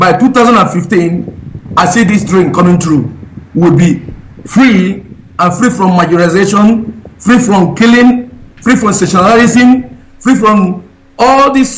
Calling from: Italy; We're calling from Italy.

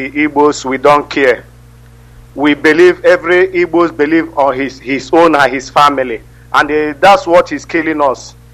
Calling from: India; I'm calling from India.

